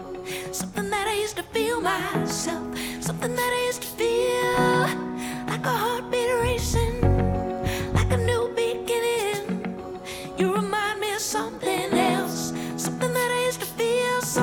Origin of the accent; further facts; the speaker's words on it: New York City, New York, United States; I wrote this song, I'm born and raised in New York City, and at one point, about 2 years ago, I was getting just sick and tired of it, and I really needed to change.